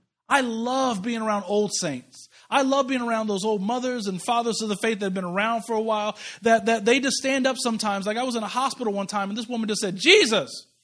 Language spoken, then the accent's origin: English; Kansas City, United States; I'm from Kansas City. We know how to take time. Low and slow on everything barbecue.